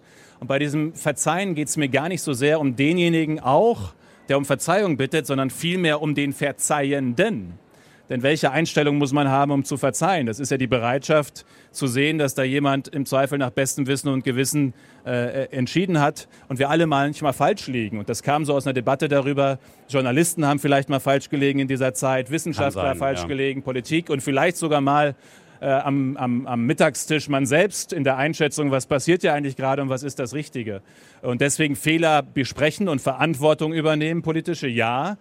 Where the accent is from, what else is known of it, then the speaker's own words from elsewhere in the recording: North Rhine-Westphalia, Germany; Ich komme aus dem Dorf Münsterland, 3700 Einwohner.